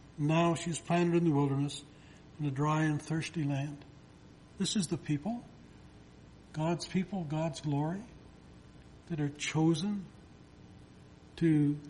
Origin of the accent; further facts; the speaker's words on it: Toronto, Ontario, Canada; I was raised in Toronto.